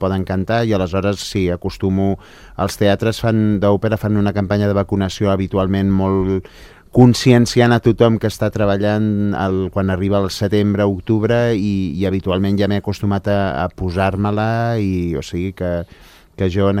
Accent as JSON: {"language": "Catalan", "country": "Andorra", "tie": "born or raised there", "said": "Jugàvem allà, i a l'hivern jugàvem amb la neu, i anàvem amb trineu, i a l'estiu jugàvem per la muntanya"}